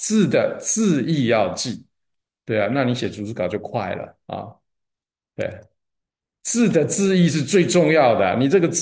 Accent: China; 我们中国人拒绝神，拒绝了多久啊？

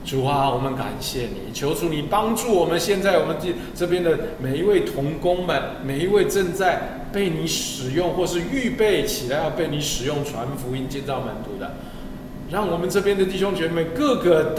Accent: China

